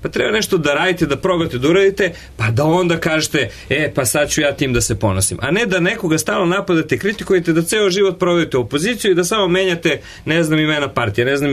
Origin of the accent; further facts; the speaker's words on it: Kosovo; pošto ja dolazim sa Kosova i Metohije